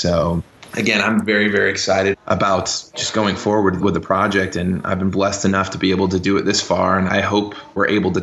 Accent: Fort Myers, Florida, United States; is going to be entitled Fort Myers, because that's where the whole book starts, and that's my hometown. It's kind of my little tribute to my hometown.

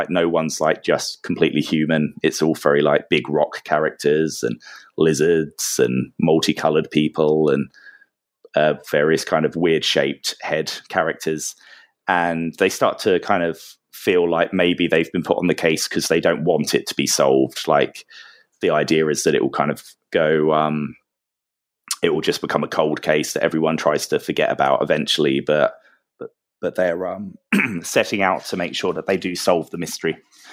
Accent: England, United Kingdom; now in Spain; So I'm English, but I live in Spain.

